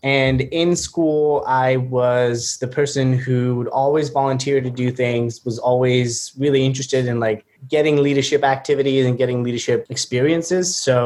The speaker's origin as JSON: {"language": "English", "country": "Tanzania", "tie": "born or raised there", "also_born_or_lived": "Kenya", "said": "I was born in Kenya, which is sort of neighboring Tanzania. But then I grew up in Tanzania. And because my mom is from Kenya and my dad is from Tanzania, so I think of myself as sort of an East African baby."}